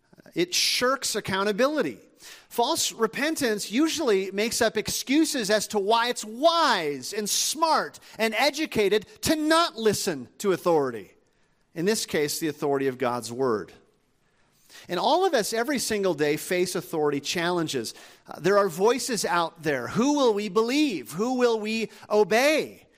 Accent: Minnesota, United States; Growing up in Minnesota, we had a farmer, a friend, real close friend, and he was notorious.

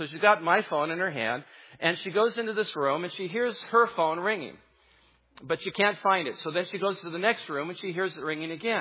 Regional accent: California, United States; I grew up in the Bay Area in California.

